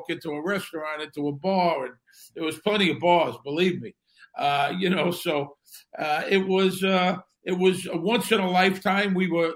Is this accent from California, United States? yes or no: no; Brooklyn, New York, United States; You know, I come from Bensonhurst, Brooklyn. And at the time, growing up there in the 60s and 70s, it was one of the biggest mob enclaves in the city, if not the biggest.